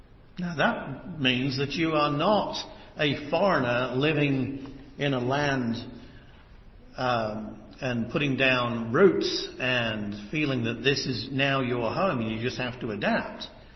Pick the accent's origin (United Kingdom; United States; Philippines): United Kingdom; England; born there; Now, I'm a foreigner, by the way. I'm a foreigner. I was born in England.